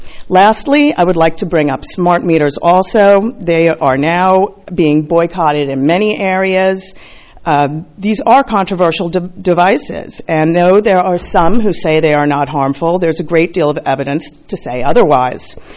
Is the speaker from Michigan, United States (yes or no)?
no; Los Osos, California, United States; from Los Osos